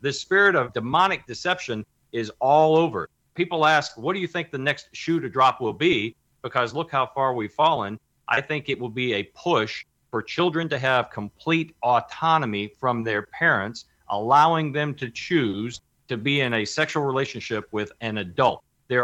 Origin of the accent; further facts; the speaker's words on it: Kentucky, United States; But in my home state of Kentucky, in small rural towns and school districts